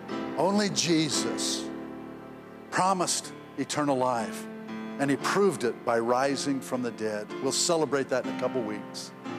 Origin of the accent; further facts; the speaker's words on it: Ireland; because I'm an Irish guy.